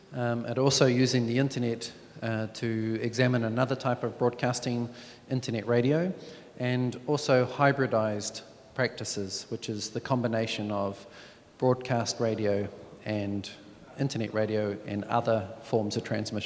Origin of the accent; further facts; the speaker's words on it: New Zealand; I'm from New Zealand.